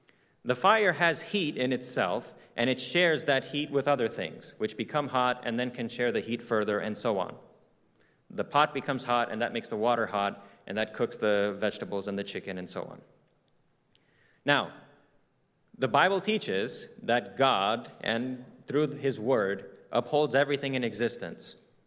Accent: United States; born there; the fact that I was born in America, the fact that I speak two languages

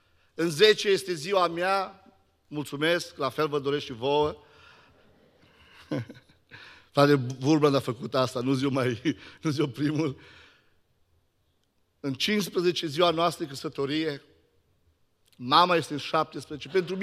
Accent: Gherla, Cluj County, Romania; Imaginați-vă voi un copil de la Gherla. Nu din închisoare, dar eram de la Gherla totuși.

